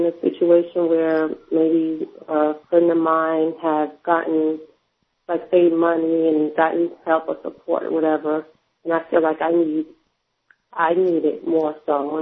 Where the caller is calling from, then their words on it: New York, United States; from New York